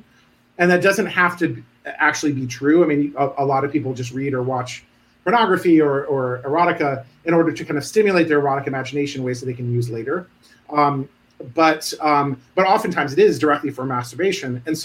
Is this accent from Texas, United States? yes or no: no; Providence, Rhode Island, United States; No, I grew up in Providence. I'm a townie.